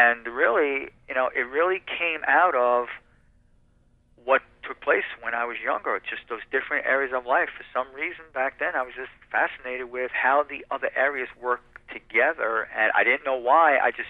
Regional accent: New Jersey, United States; also born or lived in New York / Florida; now in South Carolina, United States; I was born in New York. I moved out of there when I was a year and a half, lived mostly in New Jersey, and I lived for 9 years in Florida. Now I'm in South Carolina.

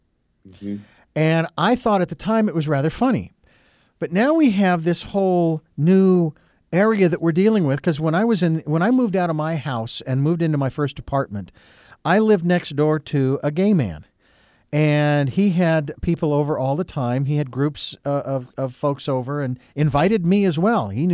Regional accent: Phoenix, Arizona, United States; I remember in Arizona, where I was living at the time, born and raised in Phoenix

